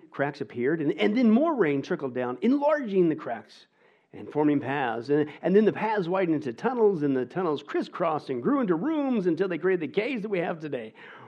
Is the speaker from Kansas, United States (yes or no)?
yes; Kansas, United States; Now, I grew up in Kansas, Nebraska in the 80s, man.